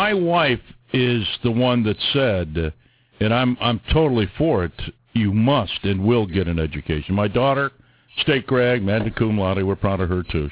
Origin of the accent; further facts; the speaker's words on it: Detroit, Michigan, United States; because we grew up in Detroit.